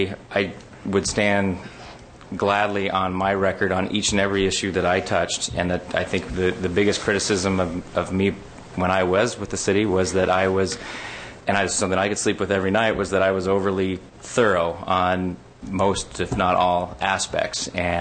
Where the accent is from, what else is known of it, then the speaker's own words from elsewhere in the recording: Silver Bay, Minnesota, United States; I came back here because this is my hometown, and I wanted my family to be in this community that I called home.